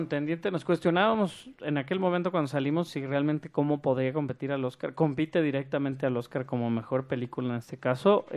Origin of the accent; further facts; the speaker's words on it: Mexico; obviamente como mexicano los conoces